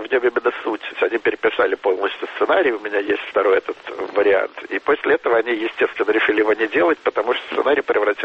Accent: Russia; now in Israel; я из Израиля впервые видимый в Голливуде русский мигрант, значит, еврей из России, успешный в Израиле

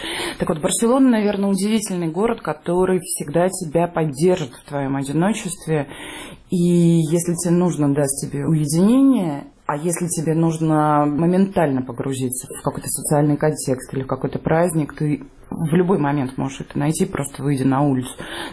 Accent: Pyatigorsk, Stavropol Krai, Russia; also born or lived in Mineralnye Vody; now in Barcelona, Spain; выросла-то я, конечно, в водочной культуре, но росла я на Кавказе. Я росла в Пятигорске, в Минводы

